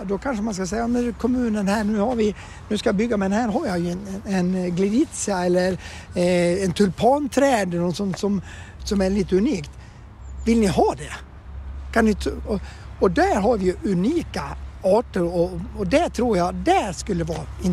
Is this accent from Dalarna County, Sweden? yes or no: yes; Borlänge, Dalarna County, Sweden; Jag har faktiskt ett exempel i Borlänge där jag är ifrån.